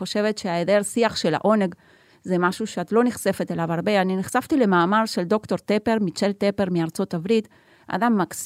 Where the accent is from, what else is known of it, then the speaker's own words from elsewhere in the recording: Haifa, Haifa District, Israel; אז קודם כל אני מחיפה, היה לי נורא נחמד להגיע עד לכאן היום